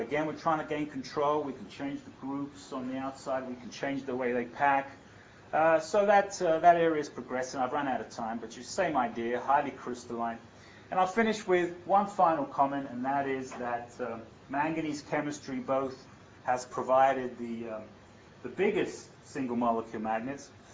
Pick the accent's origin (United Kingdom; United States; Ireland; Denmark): United Kingdom; And I grew up in Britain, and this was one of my favorite books in school